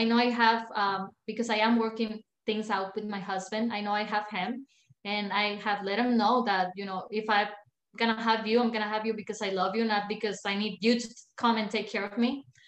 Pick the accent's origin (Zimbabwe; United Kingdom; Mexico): Mexico; English is a second language; now in United States; I had a customer telling me, I pick an accent from you. I'm like, yes, I'm from Mexico.